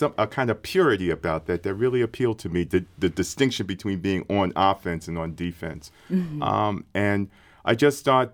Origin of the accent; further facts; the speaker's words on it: Philadelphia, Pennsylvania, United States; My first experiences with the game growing up in Philadelphia.